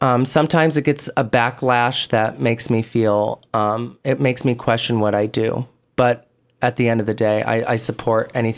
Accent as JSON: {"language": "English", "region": "Iowa", "country": "United States", "said": "Well, I come from Iowa and I come from a lineage of farmers"}